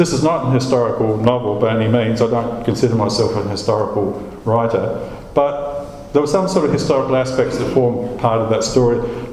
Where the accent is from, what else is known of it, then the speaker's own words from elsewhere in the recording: Murray Bridge, South Australia, Australia; I grew up in Murray Bridge, so I grew up along the Murray.